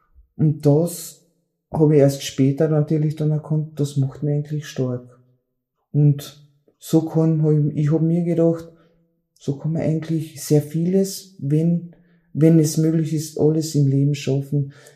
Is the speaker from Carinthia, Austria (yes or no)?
yes; Villach, Carinthia, Austria; Ich bin geboren in Villach, habe auch in Villach meine Kindheit verbracht, bin das jüngste von vier Kindern